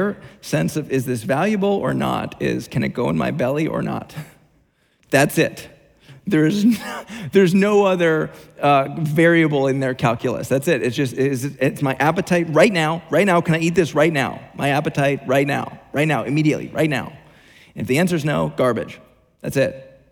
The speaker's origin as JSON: {"language": "English", "region": "New Jersey", "country": "United States", "tie": "born or raised there", "said": "My dad, we grew up in New Jersey. I lived in South Jersey, and my siblings, my two other siblings"}